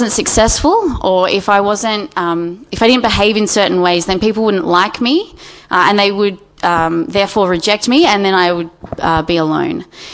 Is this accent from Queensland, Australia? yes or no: no; Campbelltown, New South Wales, Australia; went to a really tiny primary school and then a really huge hig